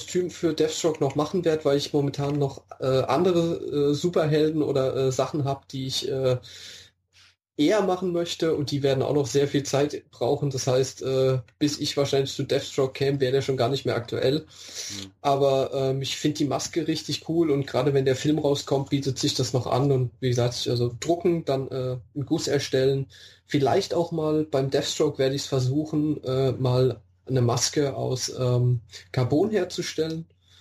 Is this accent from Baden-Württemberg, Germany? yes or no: yes; Mannheim, Baden-Württemberg, Germany; Ich komme aus Mannheim, das wird sich anbieten.